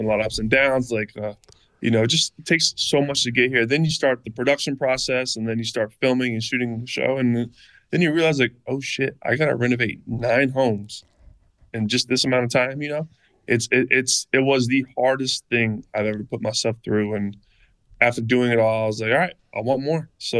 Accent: Jupiter, Florida, United States; Yeah, it's my hometown. It's where I want to be forever.

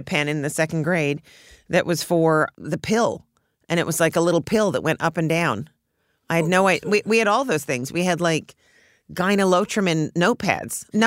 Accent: Canada; do you know that in Canada, when we grew up in the Olympics, we thought bronze was the highest you could get.

